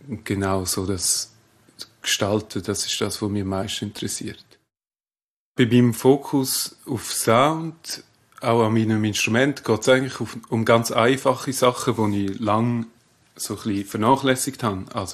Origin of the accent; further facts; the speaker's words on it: Ilanz, Graubünden, Switzerland; Ich komme ursprünglich aus dem Oberland, Region Ilanz.